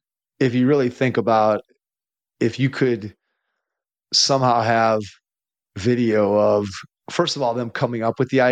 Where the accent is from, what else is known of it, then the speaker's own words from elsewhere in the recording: Cleveland, Ohio, United States; I grew up in Cleveland, so I was born in 1970.